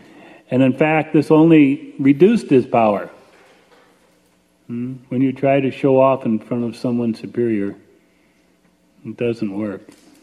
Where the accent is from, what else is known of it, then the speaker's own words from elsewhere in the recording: Michigan, United States; I know I was born and raised up in Michigan, so we would have snow for a certain part of the year.